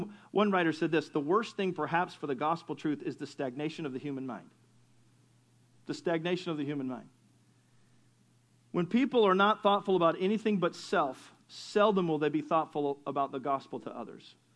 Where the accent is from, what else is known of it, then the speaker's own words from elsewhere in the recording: California, United States; We grew up in Southern California, and the only thing I saw of any great mass was dairy farms and orange groves.